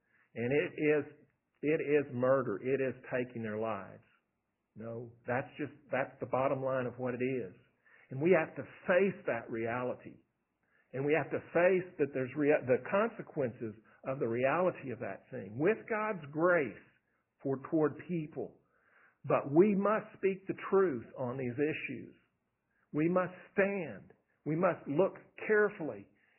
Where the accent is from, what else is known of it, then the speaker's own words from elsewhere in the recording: Texas, United States; I grew up out in West Texas. Out there, there's a Spade Ranch.